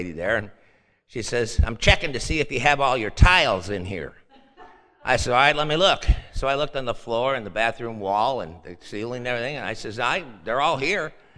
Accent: Chicago, Illinois, United States; also born or lived in Evergreen Park; I'm from Chicago. I was born in 1944 in Evergreen Park, Illinois. I'm from an Irish Catholic family, and my whole family on both sides came over from Ireland.

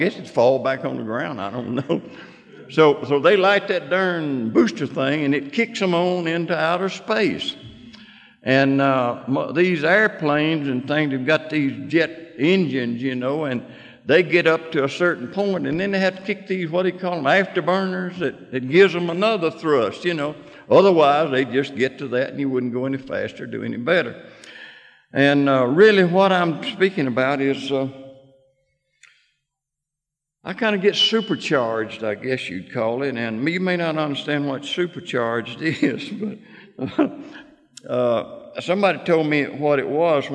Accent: Mississippi, United States; I was born out in Calhoun County in the hills of Mississippi in March the 22nd, 1927.

